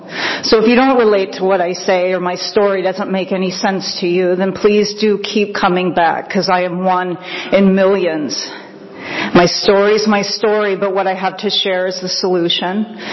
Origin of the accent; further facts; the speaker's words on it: San Francisco, California, United States; I am from San Francisco, so this is all new to me.